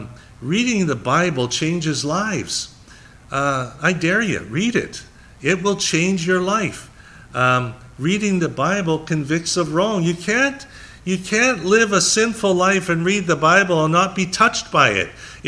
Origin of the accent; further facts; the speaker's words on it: Canada; now in Florida, United States; Now, I'm from Canada. I've seen so much snow, I don't ever want. That's why I'm living in Florida now.